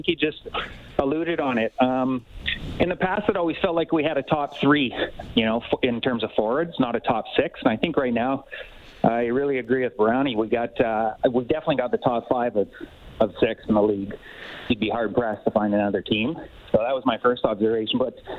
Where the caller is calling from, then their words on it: Vancouver, British Columbia, Canada; I'm calling from Vancouver.